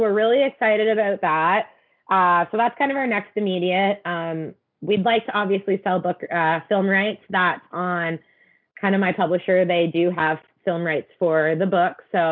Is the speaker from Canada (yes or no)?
yes; Canada; I am a Canadian author